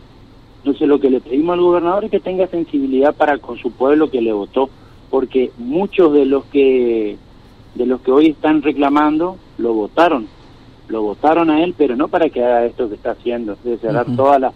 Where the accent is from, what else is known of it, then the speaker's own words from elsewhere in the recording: Argentina; somos la nación argentina y somos orgullosamente argentinos.